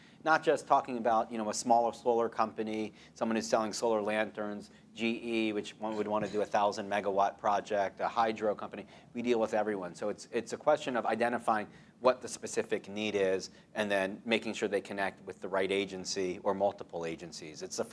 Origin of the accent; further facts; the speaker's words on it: Washington, District of Columbia, United States; I'm from Washington, D.C. This is the best way the U.S. government has ever worked in my entire life. Never lived in any city than Washington. I'm a true Washingtonian.